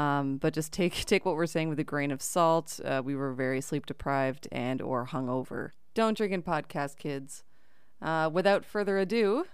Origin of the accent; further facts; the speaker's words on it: Canada; I mean, you know, I'm Canadian, so it's not like we would ever learn that stuff in school.